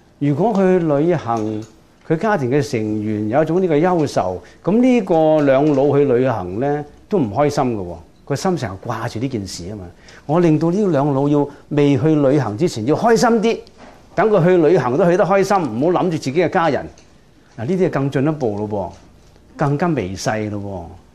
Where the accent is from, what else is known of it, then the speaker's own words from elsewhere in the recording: Guangdong, China; 我哋廣東人時常講呢句